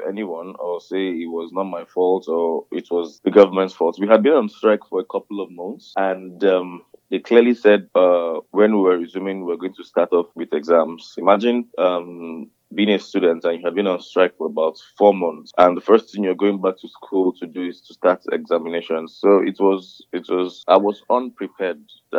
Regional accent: Nigeria; I'm a Nigerian from a Nigerian home, and I have Nigerian parents.

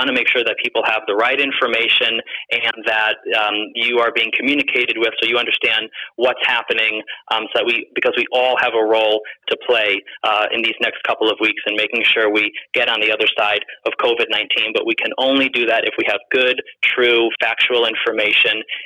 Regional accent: Shelton, Connecticut, United States; And in Shelton, obviously that's personal for me as I'm from Shelton.

